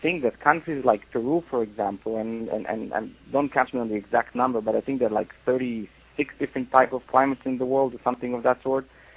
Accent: Israel; now in United States; I'm originally from Israel

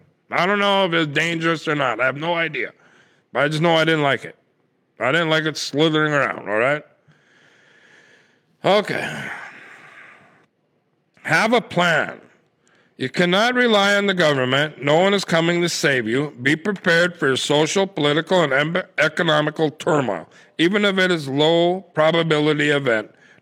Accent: North Dakota, United States; It wasn't really that nice, but it was nice. I'm from North Dakota, so it was nice.

